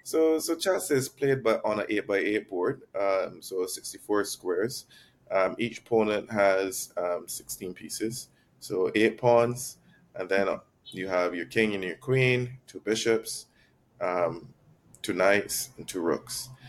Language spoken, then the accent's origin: English; Barbados; I'm from Barbados.